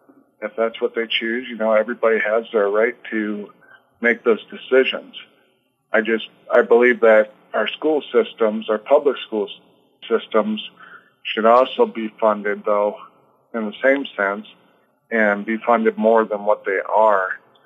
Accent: Monticello, Iowa, United States; I was born and raised in Monticello, Iowa. Grew up, you know, learning the values of being a hard worker. You know, my grandparents, we had a family farm.

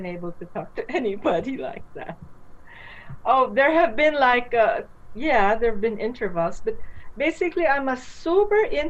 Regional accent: Philippines; But I'm Filipino, and that makes a difference, because Filipinos are very irrational.

